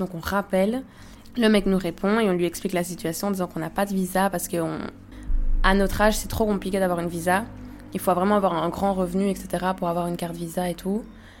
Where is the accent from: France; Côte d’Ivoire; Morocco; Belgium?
Belgium; On lui dit, mais mec, on vient de Belgique, on va pas faire demi-tour.